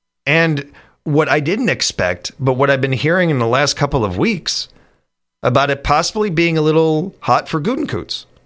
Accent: United States; I'm as American as anybody else.

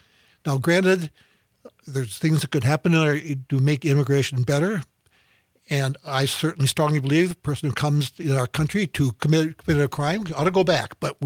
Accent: United States; as a young boy growing up in America, I remember studying the UN was just being formed in the 50s.

